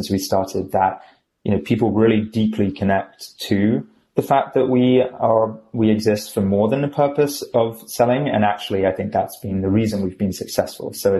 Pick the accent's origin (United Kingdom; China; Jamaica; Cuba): United Kingdom; now in United States; I'm actually based in the US, but yes, I am British by accent and origination.